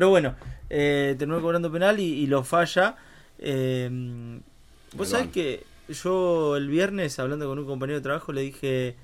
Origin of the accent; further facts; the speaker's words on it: Buenos Aires, Argentina; más allá que nosotros somos del partido de Rivadavia, de Tejedor, la región es todo similar, ¿no?